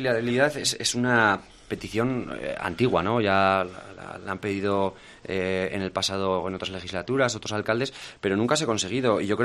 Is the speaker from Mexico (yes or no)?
no; Navarre, Spain; cualquiera que somos de Navarra, y sentimos orgullo de la capital de Navarra